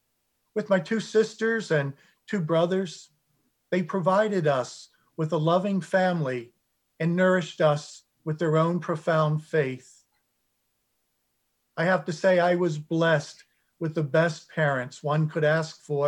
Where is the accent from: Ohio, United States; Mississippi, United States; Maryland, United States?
Maryland, United States; Baltimore; accent: Baltimore; You might hear a little of my Baltimore accent as I speak. I was raised in Baltimore until I left to live with my grandmother while attending the University of Maryland in the Washington area.